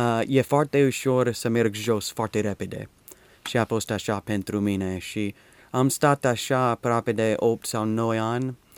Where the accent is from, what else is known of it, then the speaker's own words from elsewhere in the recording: Dallas, Texas, United States; Romanian is a second language; Sunt Texan, din Dallas, Dallas, Texas. Am fost cunoscut acolo, nu cunoscut, am fost născut acolo în 1970 și majoritatea de viața mea am fost acolo. Și am fost, cum se zice, crescut. Ca și un creștin